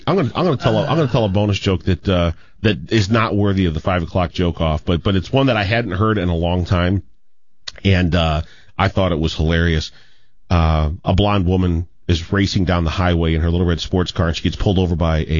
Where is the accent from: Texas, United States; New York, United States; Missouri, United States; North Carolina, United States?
North Carolina, United States; Fayetteville; born there; I was born in Fayetteville at Cape Fear Valley Hospital.